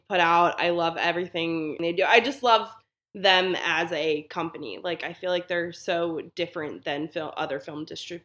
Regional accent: Baltimore, Maryland, United States; I am from Baltimore.

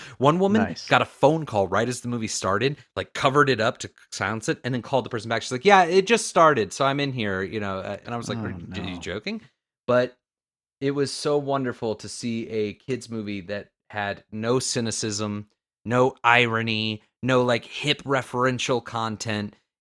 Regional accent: Florida, United States; Maybe it's just because I'm from Florida

